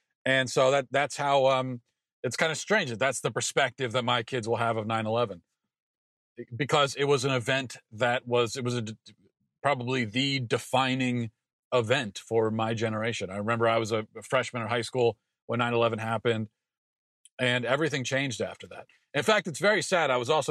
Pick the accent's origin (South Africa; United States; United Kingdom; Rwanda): United States; Maryland; being as I grew up in Maryland, the last defining event was the DC sniper